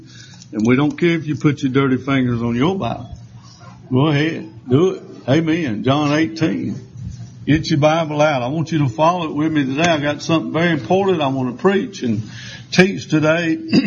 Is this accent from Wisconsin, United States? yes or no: no; South Carolina, United States; accent: southern drawl; I was born in South Carolina. I was educated in South Carolina, so therefore I have to prove myself sometimes, because some people think because you speak with a southern drawl that you may be uneducated.